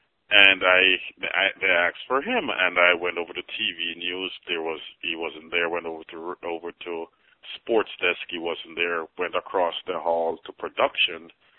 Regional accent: Kingston, Saint Andrew, Jamaica; moved away; I am actually from St. Andrew, Kingston 5, which is close to the National Stadium, close to Crossroad, New Kingston area. Born and raised, left back in 88. Most of my family are from the same area.

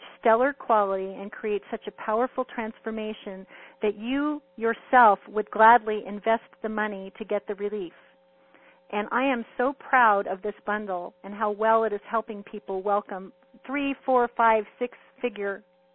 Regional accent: California, United States; I'm from the San Fernando Valley. I graduated from Cal State Northridge.

